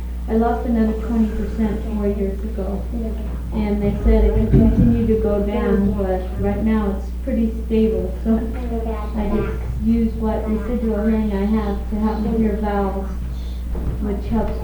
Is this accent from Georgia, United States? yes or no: no; Chelsea, Massachusetts, United States; born there; I was born in Chelsea, Massachusetts.